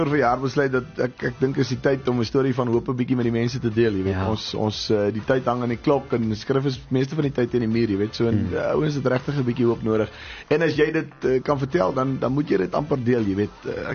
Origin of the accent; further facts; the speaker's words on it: Redelinghuis, Western Cape, South Africa; Ek het groot geword in die Sandveld distrik, in die Weskus wêreld, 'n dorpie met die naam van Redelinghuis. Klein dorpie tussen Paketberg en Elandsbaai.